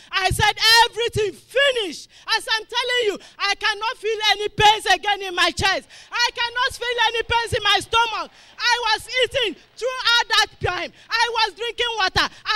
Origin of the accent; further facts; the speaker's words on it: Alode, Rivers, Nigeria; I'm from Alode, Eleme here.